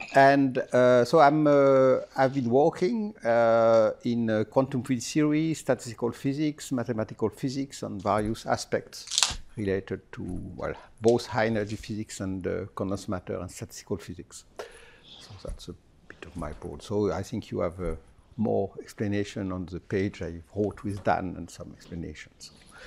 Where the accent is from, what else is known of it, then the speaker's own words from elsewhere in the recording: France; English is a second language; And I'm from France.